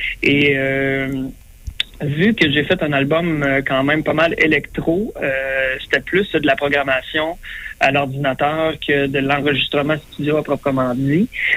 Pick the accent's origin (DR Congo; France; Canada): Canada; Trois-Rivières, Quebec; Moi, je suis natif de Trois-Rivières.